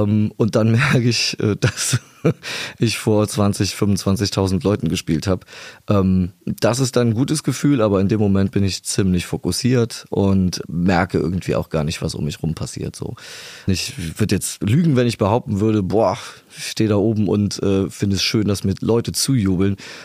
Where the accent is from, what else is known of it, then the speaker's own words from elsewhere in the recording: Thomm, Rhineland-Palatinate, Germany; now in Darscheid, Germany; Ich bin eigentlich ursprünglich aus Tom, das liegt nicht so weit hier von Trier weg. Und ich wohne aber seit über 10 Jahren in der Eifel, das ist bei Daun, das nennt sich Darscheid, der Ort.